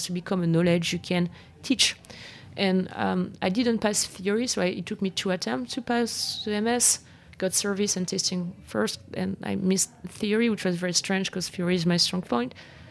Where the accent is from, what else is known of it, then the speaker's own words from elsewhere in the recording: France; moved away; I'm from France.